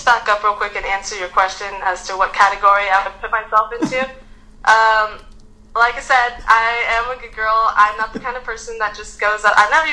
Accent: Irvine, California, United States; I'm from Orange County. I'm from Irvine.

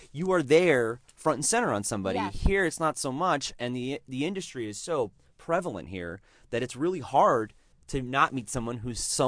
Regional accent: San Diego, California, United States; I feel like it's a place where I'm from San Diego

